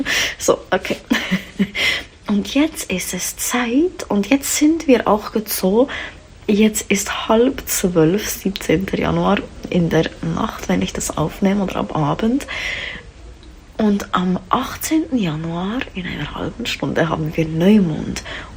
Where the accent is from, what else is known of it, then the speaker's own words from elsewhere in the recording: Switzerland; Ja, ich bin auch Schweizerin, wie man hört. Manchmal rutschen wir ein, zwei Wörter durch.